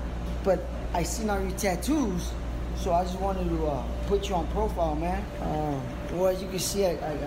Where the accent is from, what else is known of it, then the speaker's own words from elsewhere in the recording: Los Angeles, California, United States; Hell no. I'm from East Los Angeles, baby.